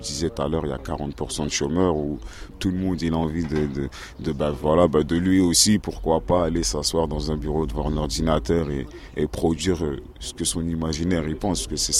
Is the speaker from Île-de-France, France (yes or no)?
yes; Villeneuve-la-Garenne, Île-de-France, France; j'ai 26 ans. Je suis de Villeneuve-la-Garenne en formation au pôle solidaire depuis janvier.